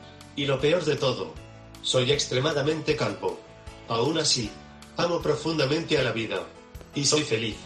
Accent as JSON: {"language": "Spanish", "town": "Barcelona", "region": "Catalonia", "country": "Spain", "said": "tengo 36 años, soy de Barcelona"}